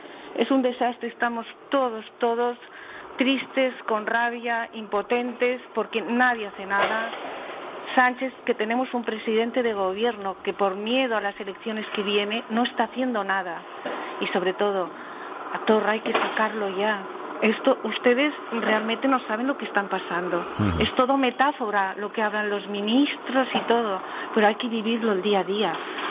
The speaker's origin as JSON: {"language": "Spanish", "region": "Catalonia", "country": "Spain", "said": "Bueno, realmente, a ver, yo soy catalana."}